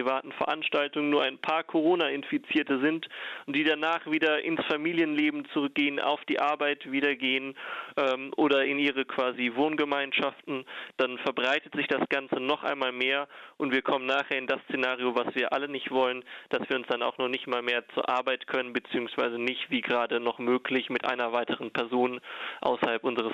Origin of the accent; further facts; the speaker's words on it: Cologne, North Rhine-Westphalia, Germany; uns auch als Kölner Jugendliche in einem breiten Bündnis selber zu Wort zu melden